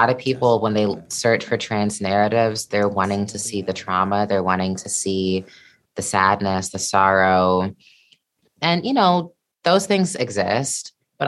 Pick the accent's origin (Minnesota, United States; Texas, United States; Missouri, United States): Missouri, United States; You know, I'm from Missouri, and when you're not in like a major, major city like New York or like